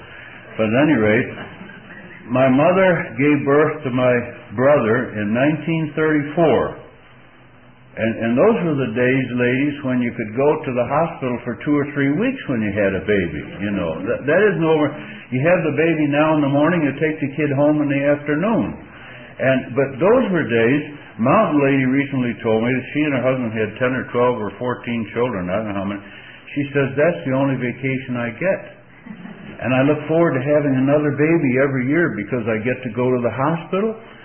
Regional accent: Scotland, United Kingdom; Now, I'm a Scotsman.

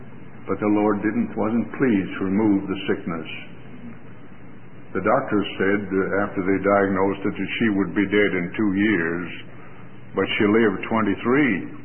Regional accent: San Pedro Sula, Cortés, Honduras; I visited my hometown in San Pedro Sula

